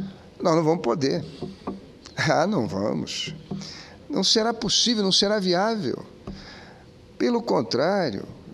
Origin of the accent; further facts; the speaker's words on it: Brazil; Mas, nós somos brasileiros, nós temos que aprender a conviver com as diferenças.